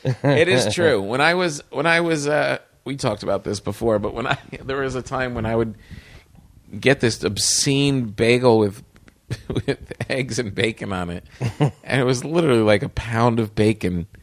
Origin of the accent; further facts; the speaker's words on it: East Coast, United States; now in Vallejo, United States; it weird growing up on the East Coast and then being here in the West Coast